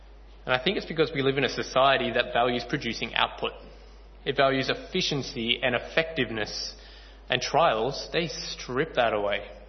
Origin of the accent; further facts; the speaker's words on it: Sutherland Shire, New South Wales, Australia; I preached on this passage 3 weeks ago in the church I grew up in the Sutherland Shire.